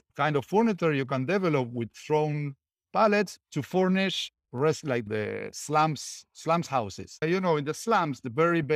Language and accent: English; Argentina; English is a second language; moved away as an adult; now in Israel; I come from Argentina. I'm living in Israel for 9 years.